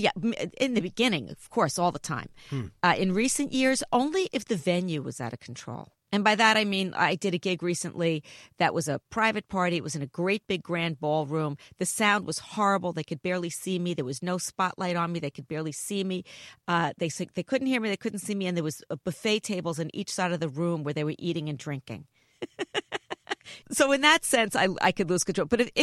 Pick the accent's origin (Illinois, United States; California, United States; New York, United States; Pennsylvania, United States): New York, United States; New York City; I grew up in the Bronx. You know, my grandmother lived on Jerome Avenue and 161st Street. I have my loyalties.